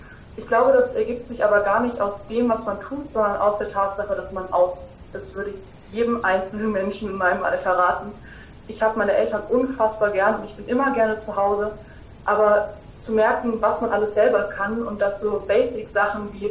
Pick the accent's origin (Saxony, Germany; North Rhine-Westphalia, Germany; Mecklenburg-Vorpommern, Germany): Saxony, Germany; Leipzig; bei mir in Leipzig, in meiner Heimatstadt.